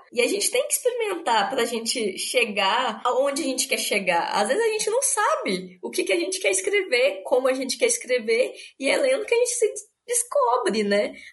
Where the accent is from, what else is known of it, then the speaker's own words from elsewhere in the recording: Divinópolis, Minas Gerais, Brazil; now in Belo Horizonte, Brazil; eu sou natural de Divinópolis, mas moro em Belo Horizonte já há alguns anos.